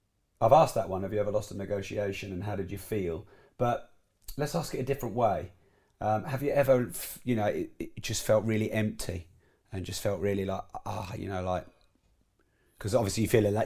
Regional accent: Peterborough, East of England, United Kingdom; I was raised in Peterborough.

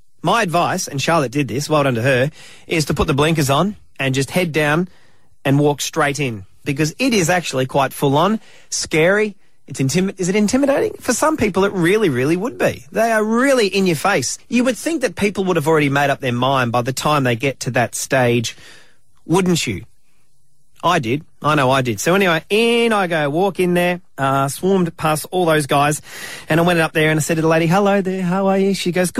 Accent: Australia; I don't mind an Aussie Battler. I see myself as an Aussie Battler.

